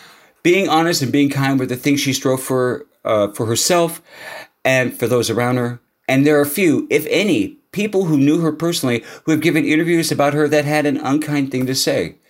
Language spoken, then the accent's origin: English; Los Angeles, California, United States; As I have stated about so-called liberal cities like Austin and my hometown of Los Angeles